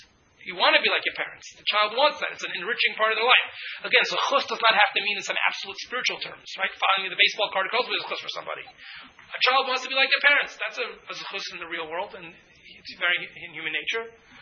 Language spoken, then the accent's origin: English; Cincinnati, Ohio, United States; I grew up in a small town, I grew up in Cincinnati.